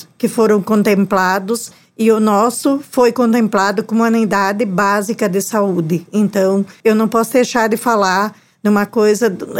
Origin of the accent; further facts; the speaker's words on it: Rodeio Bonito, Rio Grande do Sul, Brazil; nós somos rodeiense e é Rodeio Bonito, que é a minha cidade natal, é a cidade que eu cresci e onde eu estou até hoje.